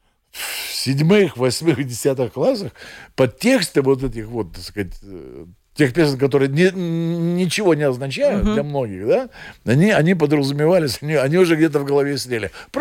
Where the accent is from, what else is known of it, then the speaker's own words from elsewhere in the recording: Latvia; когда мы были в Новой Зеландии, портье в гостинице, когда узнал, что мы из Латвии